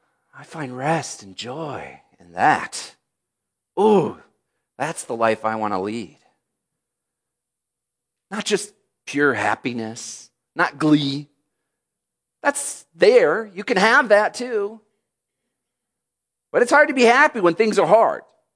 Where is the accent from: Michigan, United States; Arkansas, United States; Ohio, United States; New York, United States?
Michigan, United States; I grew up in Michigan, and that's okay. I have endured the enduring difficulty of being a Detroit Lions fan.